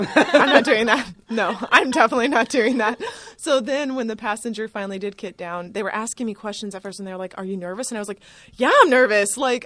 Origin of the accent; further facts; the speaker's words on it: Kansas, United States; Yes, I do. I'm from Kansas originally, so everybody there